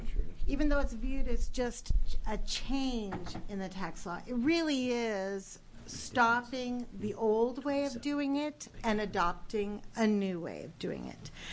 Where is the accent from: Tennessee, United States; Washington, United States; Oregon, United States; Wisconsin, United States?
Oregon, United States; Gresham; I'm from Gresham, Oregon, which is Multnomah County.